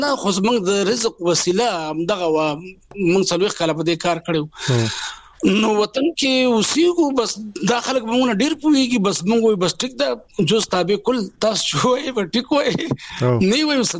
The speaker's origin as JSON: {"language": "Pashto", "country": "Afghanistan", "said": "زه افغان یم زما روح افغانستان دی"}